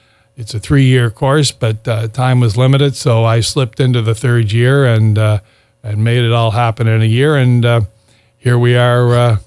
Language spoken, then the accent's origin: English; Charlottetown, Prince Edward Island, Canada; Well, I'm a townie from Charlottetown, okay. Born, raised, educated in town, lived here my whole life.